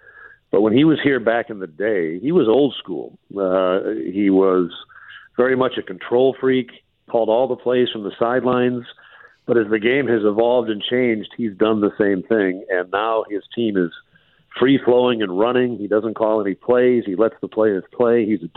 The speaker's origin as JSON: {"language": "English", "town": "Minneapolis", "region": "Minnesota", "country": "United States", "tie": "born or raised there", "said": "because when I was growing up in Minneapolis, you know, you could hear it at night."}